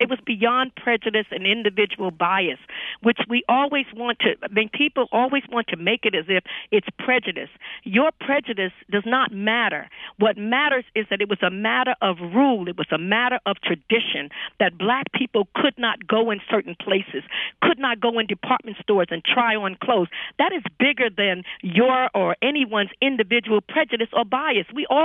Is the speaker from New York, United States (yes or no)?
yes; New York, United States; I grew up in New York, but going and sitting in the crow's nest